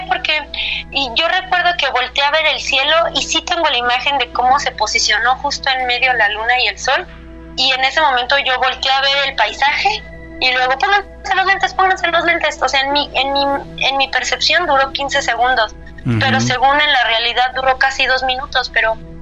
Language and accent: Spanish; Querétaro, Mexico; Y yo dije, pues venimos de Querétaro, no está tan lejos.